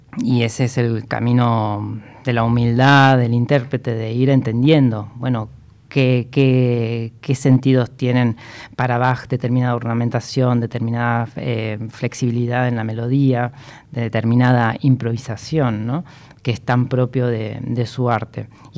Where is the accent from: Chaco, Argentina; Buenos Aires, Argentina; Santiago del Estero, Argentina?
Buenos Aires, Argentina; Yo soy de Devoto, entonces de mugre no se habla mucho por ahí.